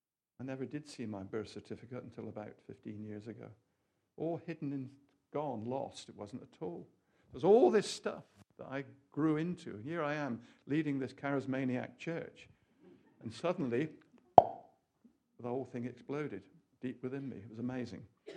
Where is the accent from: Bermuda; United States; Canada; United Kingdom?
United Kingdom; Bristol, South West England; born there; I was born in Southmead Hospital.